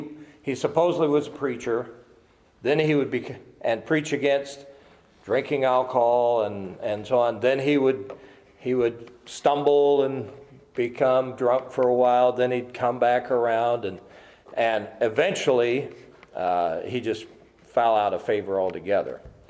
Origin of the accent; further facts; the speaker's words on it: Nebraska, United States; And we said, well, we're from Nebraska.